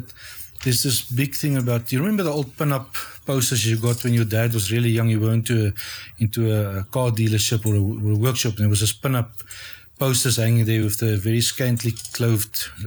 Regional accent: South Africa; we grew up in South Africa with a set certain norms and values

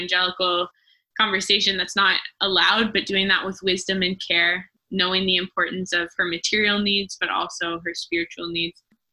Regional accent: Ontario, Canada; I was raised in Southern Ontario.

